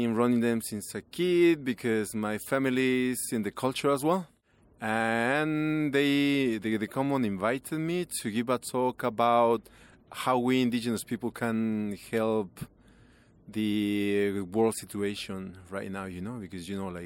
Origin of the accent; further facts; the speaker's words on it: Mexico; I'm from Mexico, but … you know. And I am an indigenous tattoo artist and body piercer from Mexico.